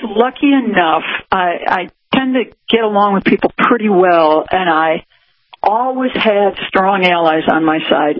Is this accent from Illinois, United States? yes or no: yes; Chicago, Illinois, United States; And fortunately, I'm from Chicago and love the winter, and I survived it just okay, fine.